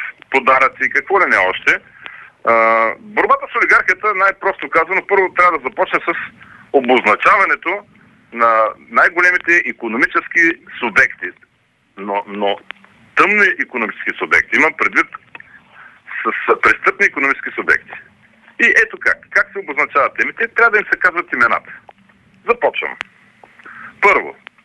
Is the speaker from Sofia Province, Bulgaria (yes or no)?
no; Burgas, Burgas Province, Bulgaria; Нали, от Бургас сме, трябва да ми вярвате, вие го знаете също.